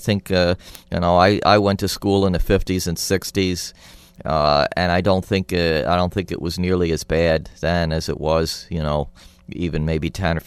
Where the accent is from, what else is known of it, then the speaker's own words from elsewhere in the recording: Middletown, New York, United States; We were the first one to actually have the ceremony there in my hometown, Middletown, New York.